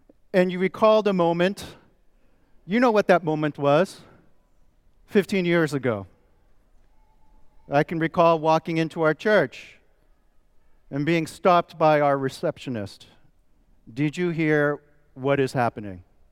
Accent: New York City, New York, United States; born there; I was born in New York City, more specifically in the Bronx, in the shadow of Yankee Stadium.

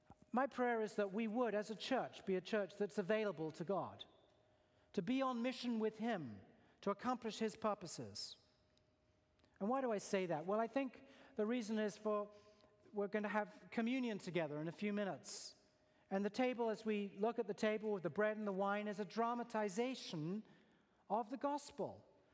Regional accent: England, United Kingdom; born there; I was born in England

